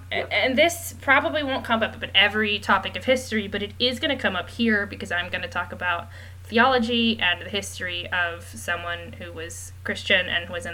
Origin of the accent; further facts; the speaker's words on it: Texas, United States; I am from Texas.